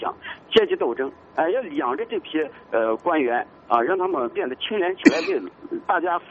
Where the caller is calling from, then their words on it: Ningxia, China; 我是宁夏的